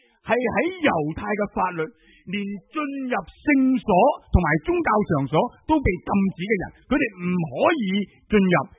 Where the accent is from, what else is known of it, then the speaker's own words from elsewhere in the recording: Hong Kong; 我哋香港人会唔会有钱得理直气壮啊？